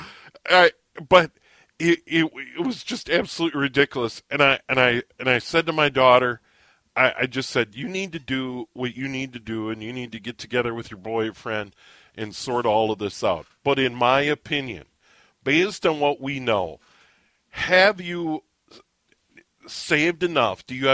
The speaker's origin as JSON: {"language": "English", "region": "Midwest", "country": "United States", "tie": "born or raised there", "said": "I grew up in the Midwest. Sure, we've got tornadoes, dreadful winter weather at times."}